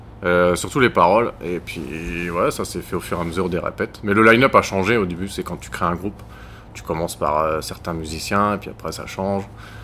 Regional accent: Laon, Hauts-de-France, France; On vient de Laon et autour de Laon.

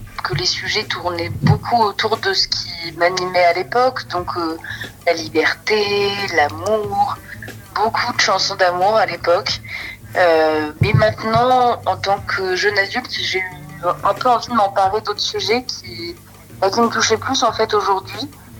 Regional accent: Niort, Nouvelle-Aquitaine, France; J'oscille en fait depuis plusieurs années entre ma région natale, qui est la Poitou-Charentes, qui vient précisément de la ville de Niort dans le 79, et la région parisienne, voilà où je suis depuis 2-3 ans.

